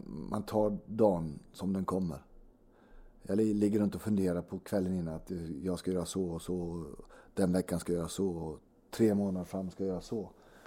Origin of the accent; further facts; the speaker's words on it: Småland, Sweden; Ja, min fru är Stockholmstjej och jag är smålänning själv.